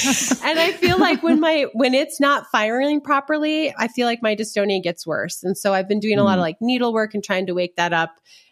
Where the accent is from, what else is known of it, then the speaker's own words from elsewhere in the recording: Minnesota, United States; I'm from Minnesota